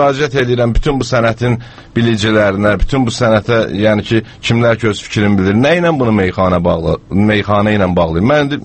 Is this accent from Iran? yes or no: no; Jorat, Sumgait, Azerbaijan; also born or lived in Zangezur; mən Coratda doğulub böyümüşəm, əslən Zəngəzurdan olmağa baxmayaraq